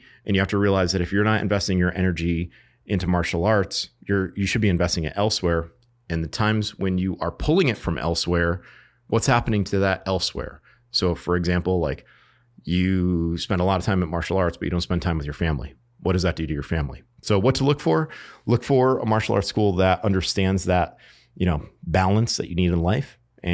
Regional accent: Bristol, Connecticut, United States; preserves my legacy in my hometown because I'm an educator. I was a high school history teacher. I learned to love the outdoors in Connecticut, in Bristol.

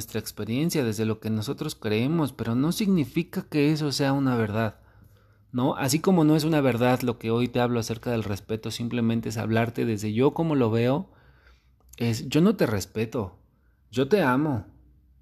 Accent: Mexico; bueno, yo soy mexicano y comprendo que este tipo de palabras se han utilizado

